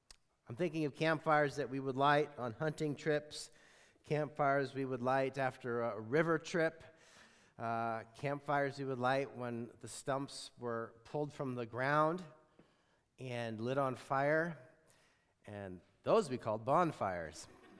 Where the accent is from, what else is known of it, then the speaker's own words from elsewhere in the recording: Montana, United States; Growing up in Montana, my brother and I have a sister as well